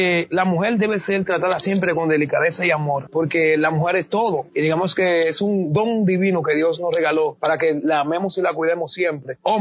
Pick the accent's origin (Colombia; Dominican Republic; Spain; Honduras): Dominican Republic; Y me da un poco más de orgullo saber que yo soy el primer dominicano ser entrevistado por usted.